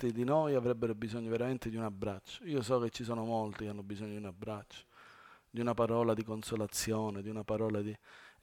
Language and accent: Italian; Cosenza, Calabria, Italy; Sono di Cosenza, capiscono quello che dico.